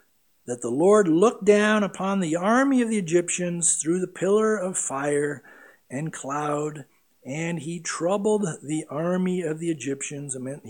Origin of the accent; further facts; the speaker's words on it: San Diego, California, United States; I mean, I surfed many years growing up in San Diego.